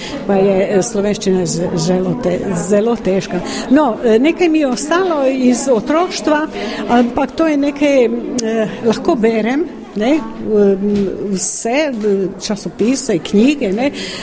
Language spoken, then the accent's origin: Slovenian; Croatia; born there; Slovenian is a second language; rojena sem na Hrvaškem, oče Hrvat